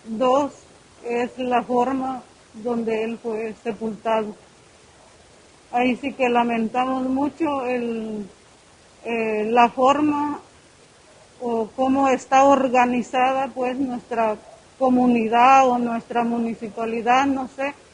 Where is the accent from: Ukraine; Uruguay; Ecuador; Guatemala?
Guatemala; Chocolá, Suchitepéquez; yo soy de acá, soy originaria de Chocolá.